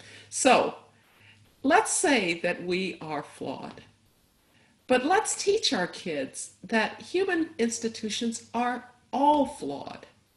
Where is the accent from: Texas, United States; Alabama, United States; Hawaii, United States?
Alabama, United States; Birmingham; I was growing up in Birmingham when there were the protests in Kelly Ingram Park and Bull Connor and his police dogs